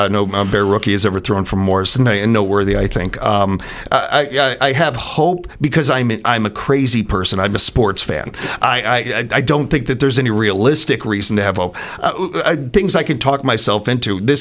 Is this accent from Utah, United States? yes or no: no; Chicago, Illinois, United States; Now, obviously, I'm going to because I'm a Chicagoan.